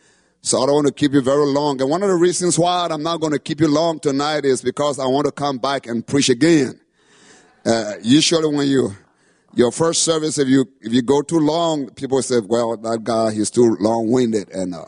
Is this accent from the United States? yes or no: no; Liberia; You know, I'm from Liberia, West Africa.